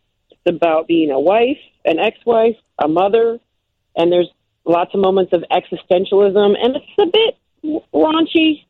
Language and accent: English; Midwest, United States; But also Famish refers to my life because I'm from the Midwest. I'm a, you know, working class background.